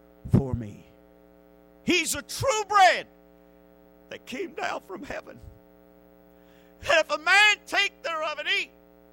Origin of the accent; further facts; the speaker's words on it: Connecticut, United States; And I know I came up from Yankee land, and I remember the first time we grew okra back up there. My pastor was from Oklahoma, there in Connecticut